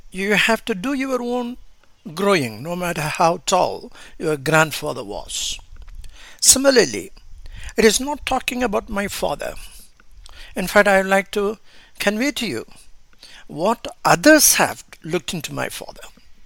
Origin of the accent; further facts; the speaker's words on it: Ramanathapuram, Tamil Nadu, India; I hail from Ramanathapuram.